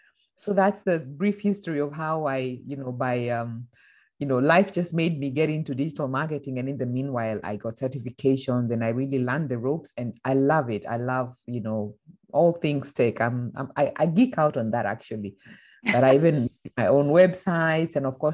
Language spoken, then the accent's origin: English; Kenya; moved away as an adult; now in Germany; So on a personal level, I'm born and raised in Kenya, East Africa, as you mentioned. And I've been living in Germany. Well, I've been based in Europe for the last 20 years.